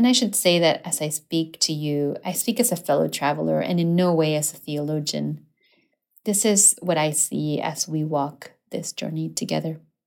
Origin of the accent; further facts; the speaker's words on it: Argentina; English is a second language; now in United States; I am from Argentina, although I'm currently living in the United States